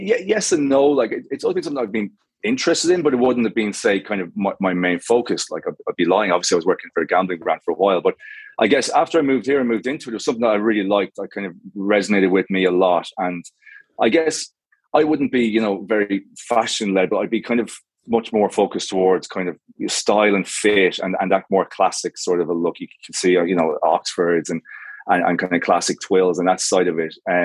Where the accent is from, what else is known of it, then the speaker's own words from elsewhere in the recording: Galway, Connacht, Ireland; accent: Irish; you might have guessed from the accent, like it might have thrown you, but I'm Irish. So I grew up in the West Coast in Galway. I went to uni there.